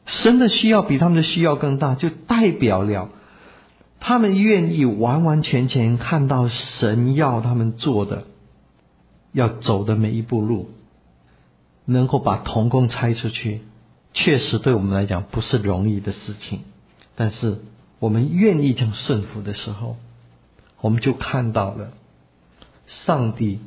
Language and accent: Chinese; China; 虽然我是一个中国人，